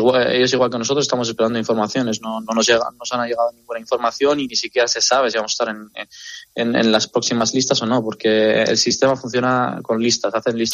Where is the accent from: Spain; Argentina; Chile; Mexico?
Spain; born there